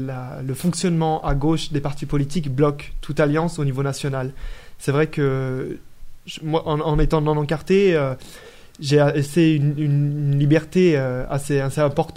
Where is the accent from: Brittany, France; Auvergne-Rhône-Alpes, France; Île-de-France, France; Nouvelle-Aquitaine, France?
Auvergne-Rhône-Alpes, France; Bourgoin-Jallieu; j'ai 22 ans. J'habite à Bourgoin-Jallieu. Je suis né à Bourgoin-Jallieu. Donc, j'ai fait toute ma vie dans cette ville.